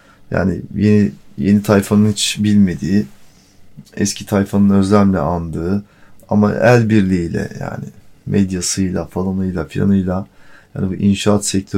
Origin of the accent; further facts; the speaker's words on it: Silifke, Mersin, Turkey; born there; Mersin'in Silifke ilçesi nahiyesinde doğdum.